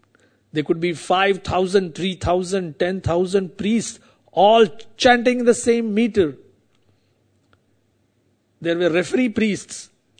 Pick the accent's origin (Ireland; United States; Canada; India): India; I come from India, so my examples would be little India-centric.